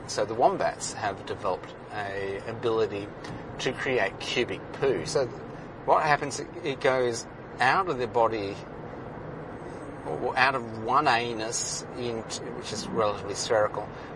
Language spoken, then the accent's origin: English; Australia; I don't feel particularly proud as an Australian